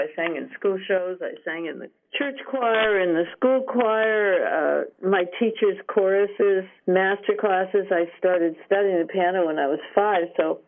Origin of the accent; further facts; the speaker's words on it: Seattle, Washington, United States; born there; I was born in Seattle, so it all started in Seattle